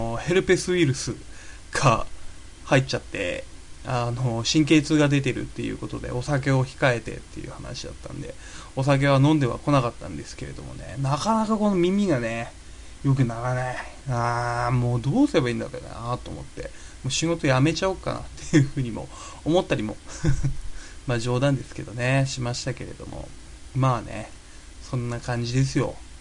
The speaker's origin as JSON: {"language": "Japanese", "region": "Tohoku", "country": "Japan", "tie": "born there", "said": "生まれた故郷の三陸の方に、ちょっとね、仏壇拝みに帰ったんですけども"}